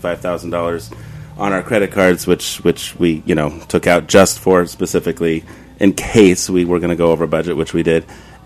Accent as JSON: {"language": "English", "town": "Long Island City", "region": "New York", "country": "United States", "tie": "born or raised there", "said": "We live in Queens. I was raised in Long Island City."}